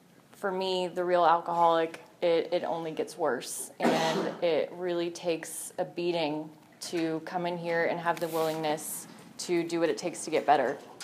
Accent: Norcross, Georgia, United States; also born or lived in Atlanta; Born and raised in Atlanta, I grew up in Norcross.

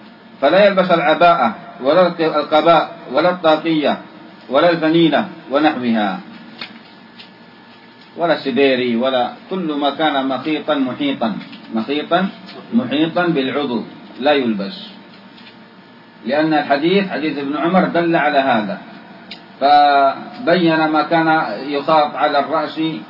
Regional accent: Yemen; وهذا هو الإزار كما يقال عندنا في اليمن المقطب معوز

